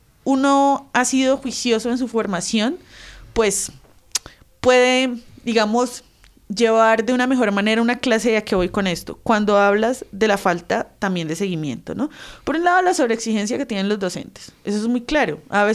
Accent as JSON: {"language": "Spanish", "town": "Bucaramanga", "region": "Santander", "country": "Colombia", "lives_now": "Bogotá, Colombia", "said": "A mí me llaman poderosamente la atención porque yo soy de Bucaramanga. Y desde hace... Bucaramanga, mano. Y desde hace unos años que llegué a ir a Bogotá"}